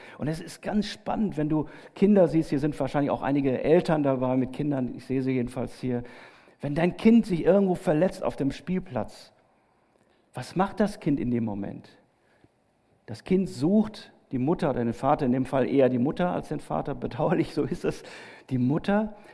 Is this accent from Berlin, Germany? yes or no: no; Heilbronn, Baden-Württemberg, Germany; Also ich komme aus Heilbronn, aus der ganzen Ecke, da sind ungemein viele Weinberge.